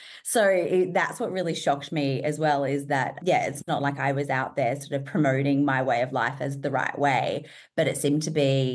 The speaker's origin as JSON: {"language": "English", "town": "Adelaide", "region": "South Australia", "country": "Australia", "tie": "born or raised there", "said": "So I'm from Adelaide, and I grew up in the country, moved to Adelaide when I was 14."}